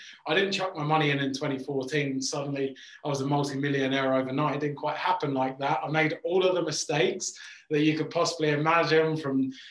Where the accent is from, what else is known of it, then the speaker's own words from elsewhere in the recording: England, United Kingdom; accent: English; moved away as an adult; As you can tell, I'm English, or maybe, I don't know, maybe I've lost my English accent slightly, being here nearly seven and a bit years